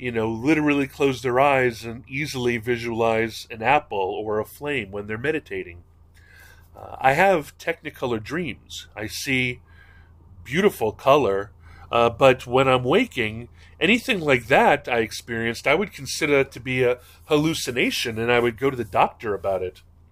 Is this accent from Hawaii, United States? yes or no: yes; Hawaii, United States; I'm an only child, which means, and I grew up in Hawaii without any extended family.